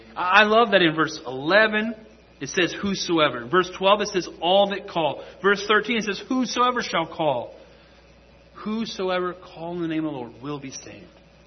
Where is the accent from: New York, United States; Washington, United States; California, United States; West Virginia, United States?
West Virginia, United States; now in Georgia, United States; myself when I grew up in West Virginia, you know, we had the opportunity to choose what kind of Bible church we wanted to go to.